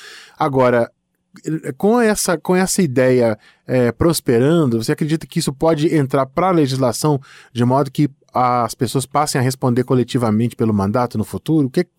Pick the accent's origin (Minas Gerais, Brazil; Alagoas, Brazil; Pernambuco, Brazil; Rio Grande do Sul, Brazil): Minas Gerais, Brazil; eu sou mineiro, também fico muito feliz com gente bacana de Minas chegando aqui